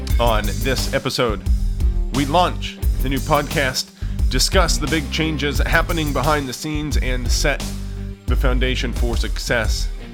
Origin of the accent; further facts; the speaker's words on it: Kansas, United States; I grew up in Kansas on the central plains of the Midwest on a farm